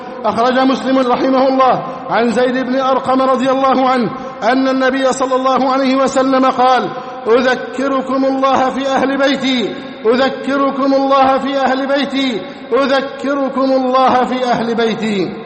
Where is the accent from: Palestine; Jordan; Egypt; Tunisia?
Egypt; بلدنا مصر